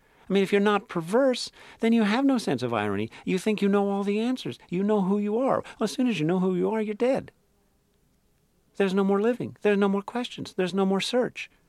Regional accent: Kentucky, United States; accent: Kentucky; I sort of slip back into my Kentucky accent a little bit, though it's not real strong.

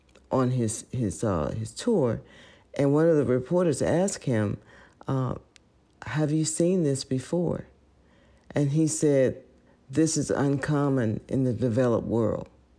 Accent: United States; I grew up in Lowndes County before we had telephones or before we had a lot of the services that people take for granted today.

